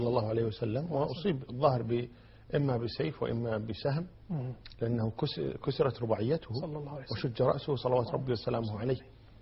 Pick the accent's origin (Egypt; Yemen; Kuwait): Kuwait; الآن حتى عندنا في الكويت وجميع بلاد العالم